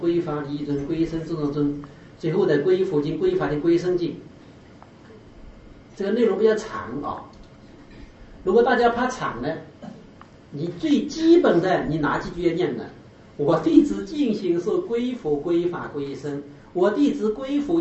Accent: China; 我们中国人为什么这个不喜欢谈基础的东西呢？我们中国人就是喜欢高大上的东西。

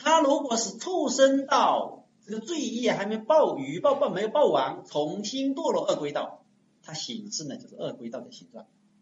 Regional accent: Wenzhou, Zhejiang, China; 我们温州人并不是很喜欢吃辣的

